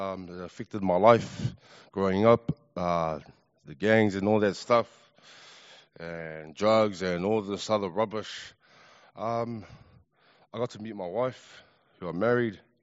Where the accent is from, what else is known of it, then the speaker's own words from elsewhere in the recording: Otara, Auckland, New Zealand; I was raised in Otara just down the road here.